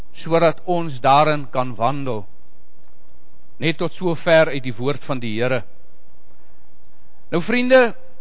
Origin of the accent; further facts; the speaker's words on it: Namibia; moved away; Ek kom oorspronklik uit Suidwes, Namibië, daar gebore en groot geword